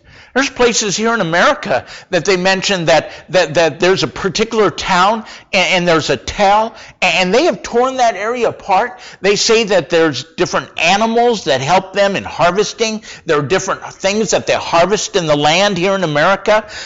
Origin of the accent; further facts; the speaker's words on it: Rapid City, South Dakota, United States; You know, when I was growing up in Rapid City, South Dakota, I graduated from high school in 1982.